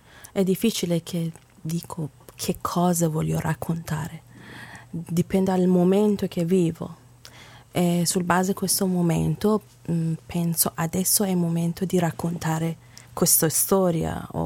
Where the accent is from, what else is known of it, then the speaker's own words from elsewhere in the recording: Iran; Italian is a second language; perché non devo studiare molto bene danza del mio paese, danza persiana